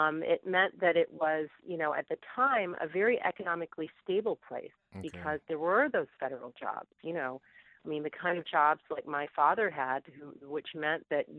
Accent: Hampton, Virginia, United States; all those guys came to the NASA Langley Research Center in my hometown of Hampton, Virginia.

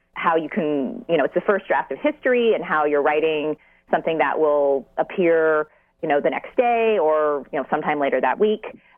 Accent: California, United States; Well, I'm the daughter of Chinese immigrants, American-born, and I grew up in the Bay Area.

